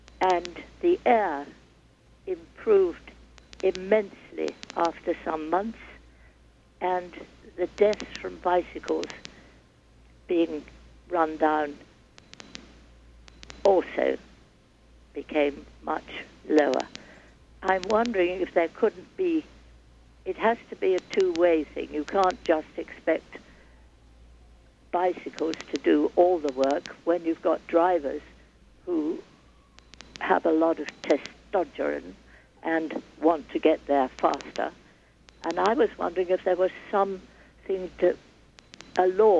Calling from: Manhattan, New York, United States; I'm calling from Manhattan.

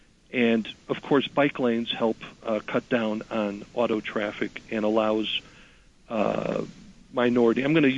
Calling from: Colorado Springs, Colorado, United States; in Colorado Springs again.

